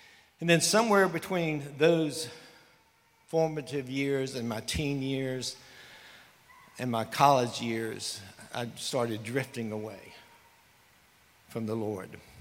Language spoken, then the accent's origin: English; Americus, Georgia, United States; I was born and raised in Americus, Georgia, down in South Georgia.